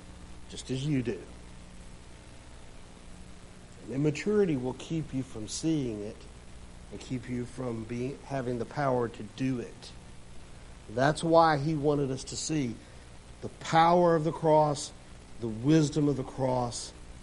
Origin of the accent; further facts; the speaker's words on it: Memphis, Tennessee, United States; I grew up in the Mid-South, South Memphis. I lived there during tumultuous times, even Dr. King's death. I was 13, had nothing to do with it. But our neighborhood went from white to black in a flash.